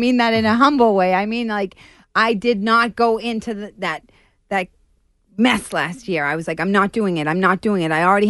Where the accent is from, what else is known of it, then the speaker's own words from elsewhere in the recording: Dorchester, Massachusetts, United States; it's so funny because we're from Dorchester or I'm from Dorchester and mother jokes are always my favorite for me, right?